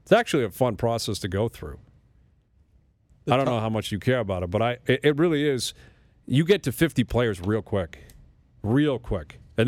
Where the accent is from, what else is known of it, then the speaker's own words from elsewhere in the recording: Canada; we're not going to support his team because we're Canadian.